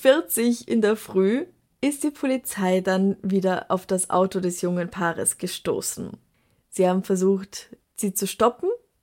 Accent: Bregenz, Vorarlberg, Austria; now in Vienna, Austria; Ich komme ursprünglich aus Bregenz und bin vor kurzem nach Wien gezogen.

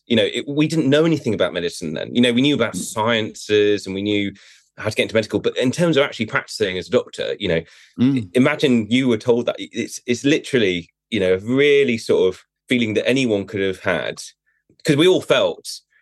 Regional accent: Aberdeen, Scotland, United Kingdom; moved away; because I came down from Aberdeen and I was doing comedy at the same time

